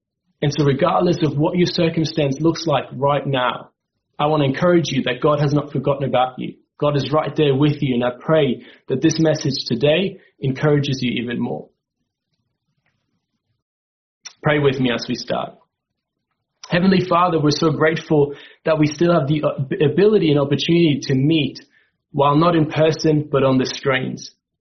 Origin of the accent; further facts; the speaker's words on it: Switzerland; now in Australia; I grew up in Switzerland and have now been living in Australia for the last 7 years.